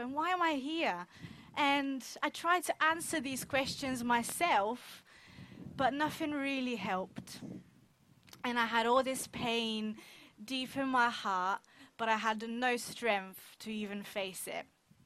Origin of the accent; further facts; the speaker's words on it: Bulgaria; I grew up in Bulgaria.